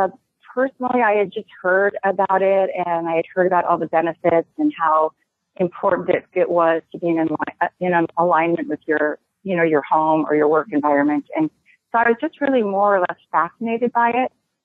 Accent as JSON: {"language": "English", "country": "Marshall Islands", "tie": "born or raised there", "said": "I grew up in the Marshall Islands, or I lived in the Marshall Islands as a teenager, and I was exposed to a lot of different cultures"}